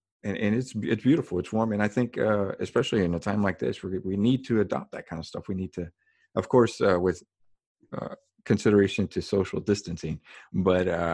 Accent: United States; And that's how I grew up here in the States.

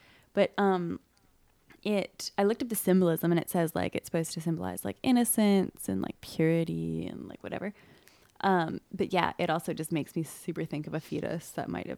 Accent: Ithaca, New York, United States; I am from Ithaca

